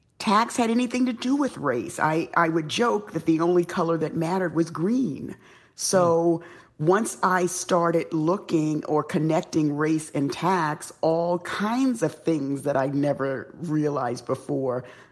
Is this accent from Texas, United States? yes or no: no; Bronx, New York, United States; I born and raised in the South Bronx